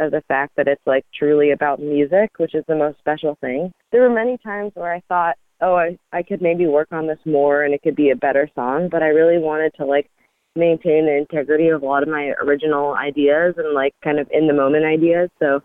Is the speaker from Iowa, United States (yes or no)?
no; Los Angeles, California, United States; I'm from Los Angeles. This is my music journey.